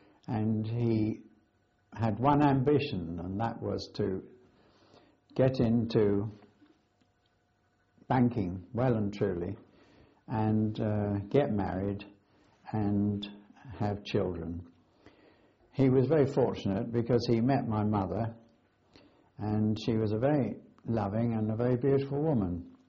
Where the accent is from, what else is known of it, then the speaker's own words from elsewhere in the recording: Fulham, London, United Kingdom; born there; I was born on the 1st of September 1922. I was born in Fulham in London.